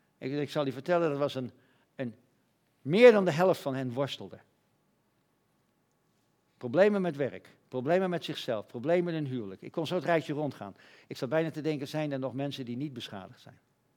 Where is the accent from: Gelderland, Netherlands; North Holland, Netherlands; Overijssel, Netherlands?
Gelderland, Netherlands; Ik kom uit van de Veluwe. Daar ben ik opgegroeid. En daar hebben we veel mensen uit de zware kerk.